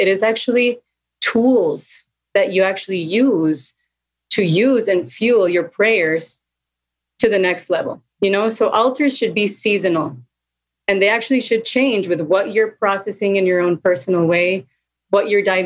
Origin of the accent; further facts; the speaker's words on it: Costa Rica; all the way in Central America, where I'm from Costa Rica.